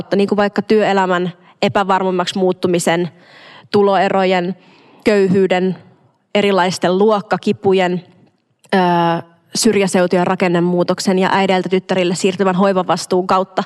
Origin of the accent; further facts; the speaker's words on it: Imatra, South Karelia, Finland; accent: South Karelian dialect; Minä itse puhun Etelä-Karjalan murretta. Minä olen Imatralta.